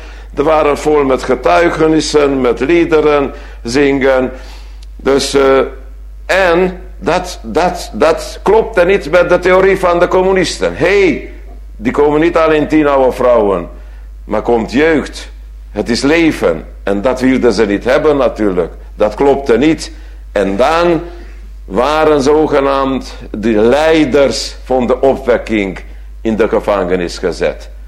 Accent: Transylvania, Romania; first language Hungarian; Dutch is a second language; Ik ben uit Roemenië. Dus als volk, ik spreek wel Roemeens, als jullie spreken ook Engels of anders. Het is niet mijn moedertaal, het is niet mijn volk. We zijn net zo Hongaren als die mensen in Hongarije.

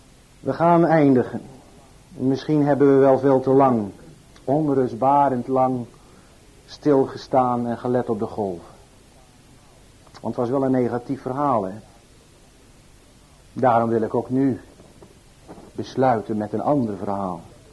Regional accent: Ierseke, Zeeland, Netherlands; Ik kom zelf uit Ierseke

